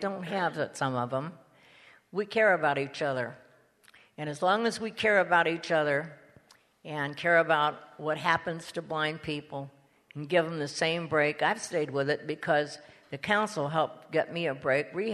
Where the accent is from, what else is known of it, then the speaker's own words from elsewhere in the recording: St. Louis, Missouri, United States; I'm not saying that just because she comes from St. Louis and I come from St. Louis